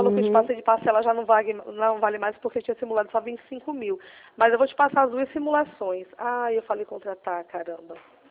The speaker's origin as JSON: {"language": "Portuguese", "region": "São Paulo", "country": "Brazil", "said": "eu sou paulista, né?"}